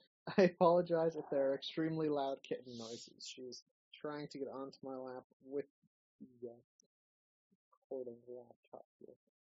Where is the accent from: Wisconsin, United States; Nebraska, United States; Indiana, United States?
Wisconsin, United States; now in Ohio, United States; I grew up in Wisconsin, and I have my mom's down in Florida, one sister is out in North Carolina, the other sister's back in Wisconsin, and I'm in Ohio now